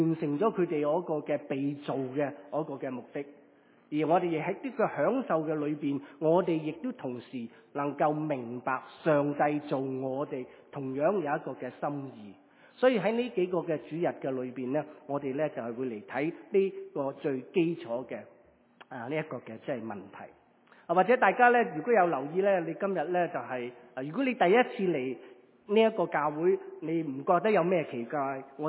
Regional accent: China; 我们中国人很喜欢吃东西

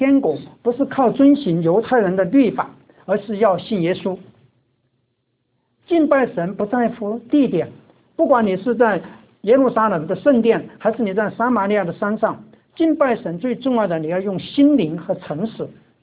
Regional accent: China; 因为我是中国人

